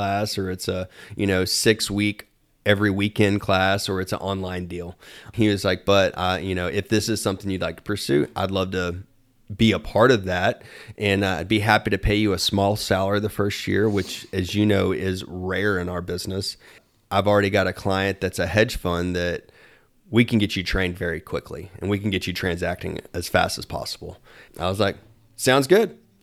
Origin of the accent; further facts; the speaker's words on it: Augusta, Georgia, United States; I grew up in Augusta, Georgia, and the first time I went out west, I was 17